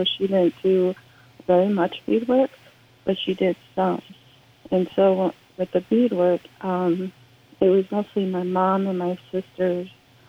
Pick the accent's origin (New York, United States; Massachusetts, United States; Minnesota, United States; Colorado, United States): Minnesota, United States; And growing up on the Mille Lacs Reservation, you know, I had that at home, but then also went to school. I went to Onania Public School, and then they also had beading there throughout elementary school.